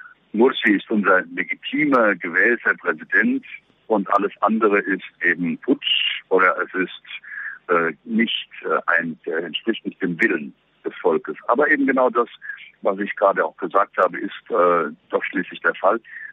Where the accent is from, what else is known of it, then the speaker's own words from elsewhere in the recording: Egypt; sondern wir sind alle Ägypter und gemeinsam wollen wir es schaffen.